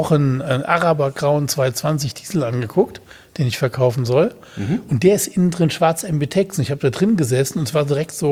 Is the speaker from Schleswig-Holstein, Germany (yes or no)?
no; Betzdorf, Rhineland-Palatinate, Germany; als ich Kind war, bin ich aufgewachsen in Betzdorf. Betzdorf im Siegerland, also am Rande vom Siegerland. Also Betzdorf gehört ja eigentlich noch zum Westerwald sozusagen. Das ist so am Fuß, Betzdorf an der Sieg.